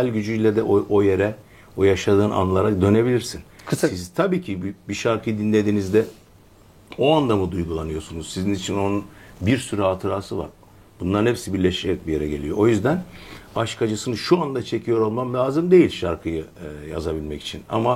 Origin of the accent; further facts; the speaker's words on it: Adana, Turkey; Tarsuslu. O yüzden Çukurovalıyız biz. Öyle demek lazım. Fakat kütüğüm Adana'ya bağlı, o yüzden Adanalıyım.